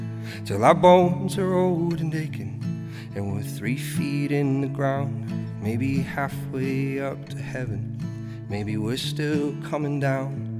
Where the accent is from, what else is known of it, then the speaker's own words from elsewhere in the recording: Quebec, Canada; accent: Québécois; moved away; Avec mon accent québécois. Est-ce que c'est un accent québécois?